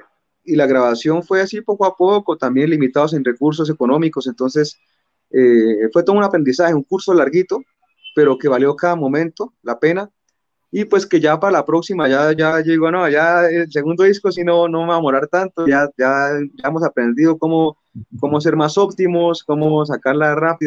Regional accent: Santander, Colombia; ya que somos santandereanos también

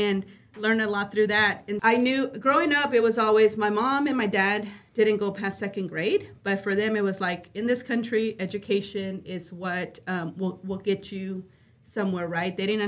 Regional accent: Dallas, Texas, United States; also born or lived in Guanajuato, Mexico; And my parents actually brought me here to Dallas when I was one. So I was raised in Dallas, lived in East Dallas all of my life.

